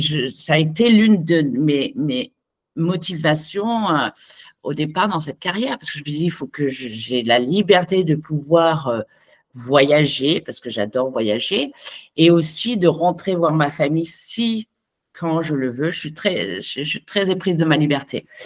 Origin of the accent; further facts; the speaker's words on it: Auvergne-Rhône-Alpes, France; je viens de l'Ardèche, tu vois, je suis ardéchoise, le sens de la terre, je me sens venir de la terre, j'ai des racines vigneronnes, tu vois, il y a tout ma famille, le fief est toujours là